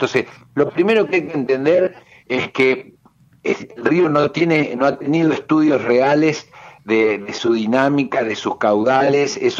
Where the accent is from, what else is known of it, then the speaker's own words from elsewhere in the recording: Argentina; somos los argentinos, en un país enorme, lleno de bienes naturales.